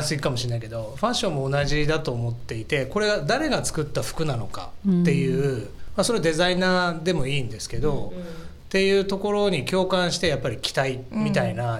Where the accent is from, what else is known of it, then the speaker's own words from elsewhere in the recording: Ehime, Japan; 私愛媛出身なんですけど、子育てをベースになんか四国に移したいなと思っていた時期で